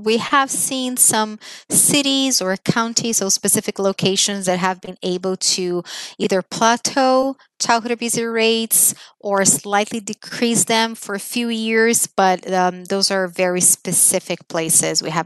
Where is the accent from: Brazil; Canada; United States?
Brazil; I grew up in Brazil, and when I was a child